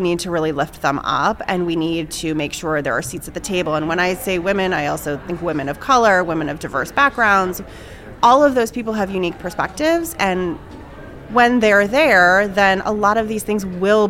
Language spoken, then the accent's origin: English; New England, United States; I grew up in New England and, you know, very small town.